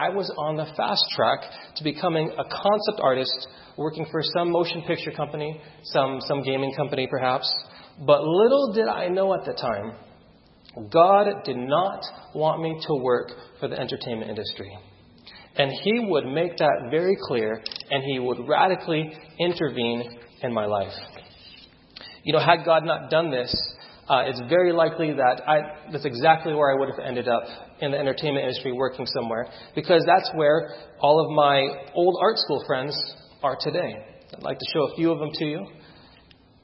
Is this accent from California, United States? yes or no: yes; Sacramento, California, United States; which wasn't too far from where I grew up in Sacramento area.